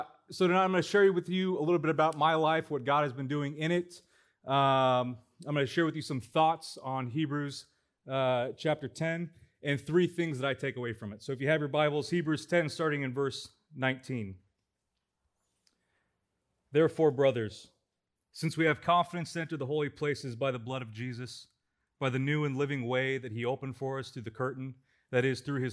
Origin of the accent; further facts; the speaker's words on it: Temecula, California, United States; So I grew up out in Temecula with a big family.